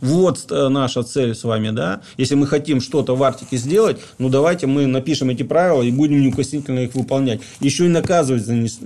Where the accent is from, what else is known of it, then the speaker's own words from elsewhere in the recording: Siberia, Russia; now in Saint Petersburg, Russia; Сибирь большая, поэтому мне кажется, что я вот год с небольшим здесь, да, в Питере, мне кажется, что Сибирь подвинулась к Питеру